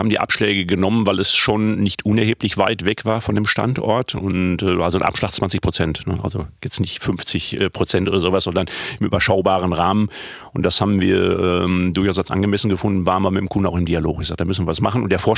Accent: Balve, North Rhine-Westphalia, Germany; ich komme aus Balve, da ist genau dieses passiert.

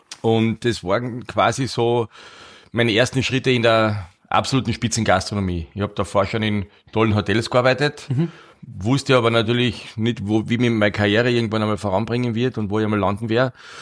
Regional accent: Carinthia, Austria; Ich bin ein Kärntner, wie du wahrscheinlich schon gehört hast.

